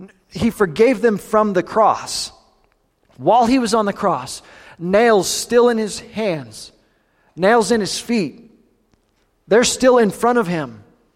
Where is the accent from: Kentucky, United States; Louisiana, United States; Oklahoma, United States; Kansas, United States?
Kansas, United States; So born and raised in Southeast Kansas